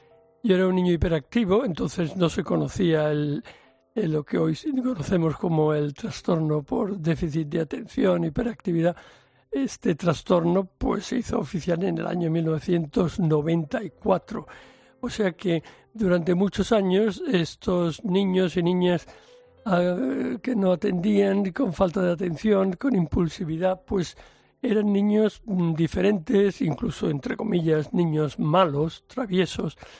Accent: Seville, Andalusia, Spain; Yo nací en Sevilla en el año 43 y estudié allí.

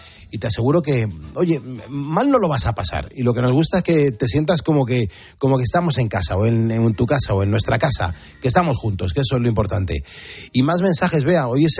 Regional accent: Taco, Canary Islands, Spain; Tengo 37 años, soy de Taco, en Tenerife.

